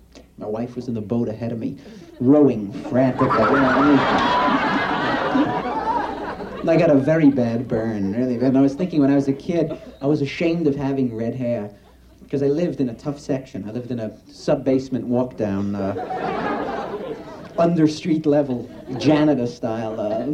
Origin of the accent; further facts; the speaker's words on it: Brooklyn, New York, United States; I never used to go to the beach because I come from Brooklyn. We only had Coney Island, which was an awful beach.